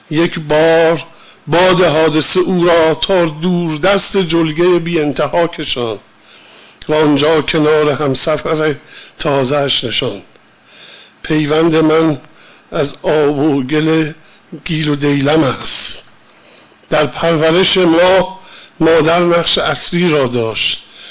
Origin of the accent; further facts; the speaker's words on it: Langarud, Gilan, Iran; born there; 1310 در لنگرود به دنیا آمدم.